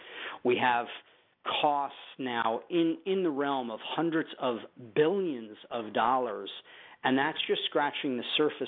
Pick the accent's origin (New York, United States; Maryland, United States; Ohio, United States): New York, United States; New York City; I grew up on the Hudson, in New York City